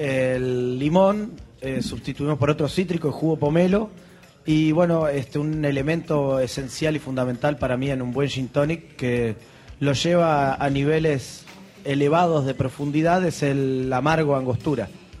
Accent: Uruguay; yo hacía muchos años que no vivía en Uruguay. Soy felizmente uruguayo, pero hacía muchos años que no vivía

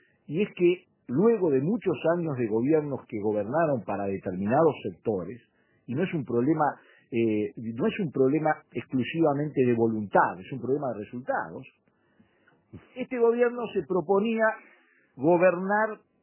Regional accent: Uruguay; estoy muy contento como uruguayo

